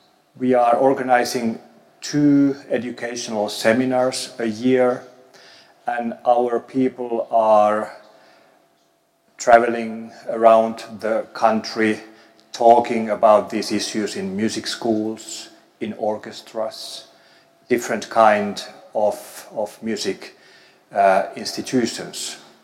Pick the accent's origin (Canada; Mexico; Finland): Finland; I come from Finland. I'm an ENT doctor, professor of otolaryngology at the Helsinki University